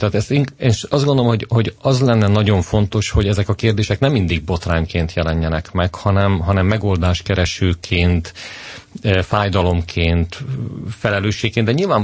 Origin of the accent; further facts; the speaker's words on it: Komárom, Komárom-Esztergom, Hungary; én vidéki ember vagyok, Komáromban nőttem